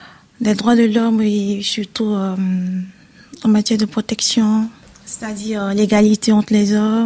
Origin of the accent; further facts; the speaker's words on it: Côte d’Ivoire; now in France; je viens de la Côte d'Ivoire.